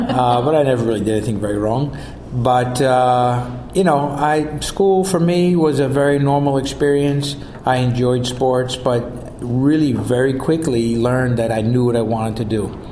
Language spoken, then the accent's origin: English; New Jersey, United States; So I was born and raised at the Jersey Shore